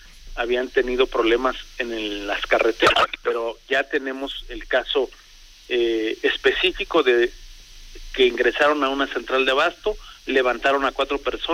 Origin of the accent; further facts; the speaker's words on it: State of Mexico, Mexico; born there; yo soy mexiquense por nacimiento.